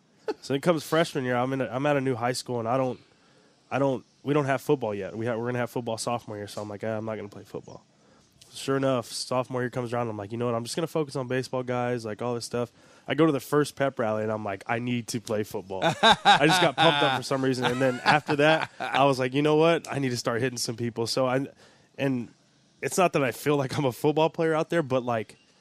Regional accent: Corpus Christi, Texas, United States; Corpus Christi, Texas.

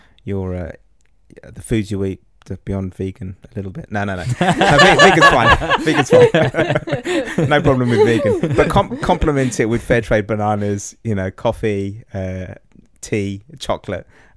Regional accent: Mauritius; accent: English; although I sound like I am from the UK because I've got an English accent, but originally I'm from Mauritius. My parents are, and my family background is around sugar farming. So we were kind of smallholder sugarcane farmers.

